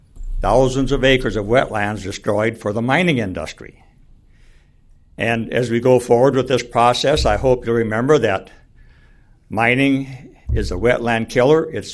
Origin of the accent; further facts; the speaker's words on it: Minnesota, United States; from Sudan, Minnesota.